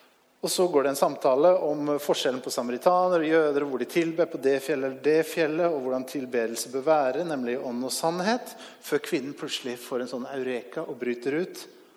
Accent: Bærum, Akershus, Norway; Jeg kommer fra Bærum.

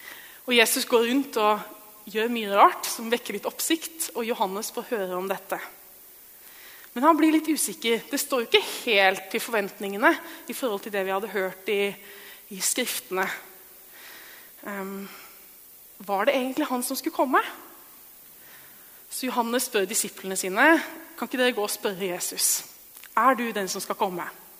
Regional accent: Oppland, Norway; Jeg fortalte om der jeg kommer fra, Oppland, det er ikke akkurat bibelbeltet.

